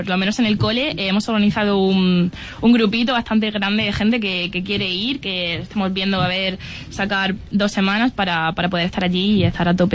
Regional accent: Andalusia, Spain; moved away; Yo, por ejemplo, que soy de Andalucía y no puedo ir tan seguido a bajar a casa

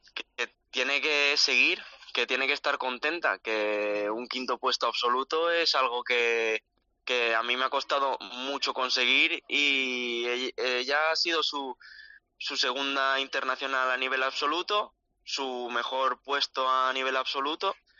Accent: Balearic Islands, Spain; yo soy el único mallorquín, los otros tres son gallegos y ellos entrenan en Galicia

